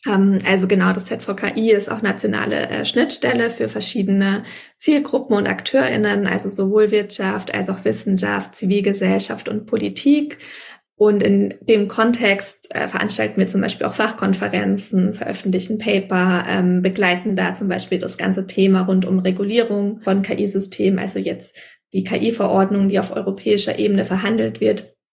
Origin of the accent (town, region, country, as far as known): Bavaria, Germany; born or raised there; now in Berlin, Germany